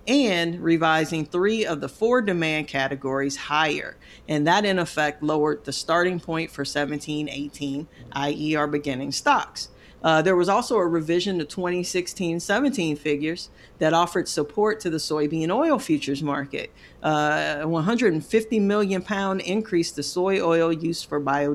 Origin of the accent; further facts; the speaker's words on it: St. Louis, Missouri, United States; You know, being born and raised in St. Louis, that I'm a naturally born Cardinals fan, right?